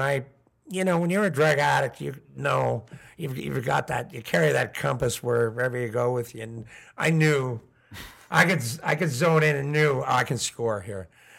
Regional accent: Canada; hi, I'm a journalist from Canada, and I'd like to interview.

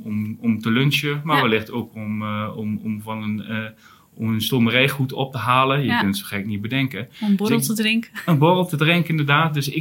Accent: Enschede, Overijssel, Netherlands; Heel simpel gezegd, de stad waar ik vandaan kom, Enschede

